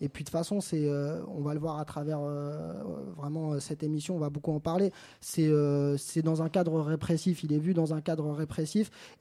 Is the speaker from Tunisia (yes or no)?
yes; Tunisia; comme je suis tunisien, vous restez chez moi